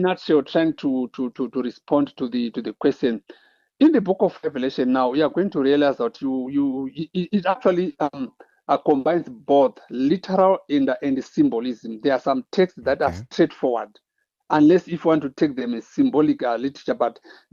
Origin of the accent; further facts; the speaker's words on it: Zimbabwe; For example, I'm from Zimbabwe.